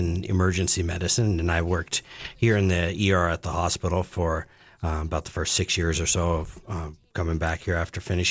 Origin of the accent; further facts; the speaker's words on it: Bighorn, Wyoming, United States; I grew up here in Bighorn and then went away to school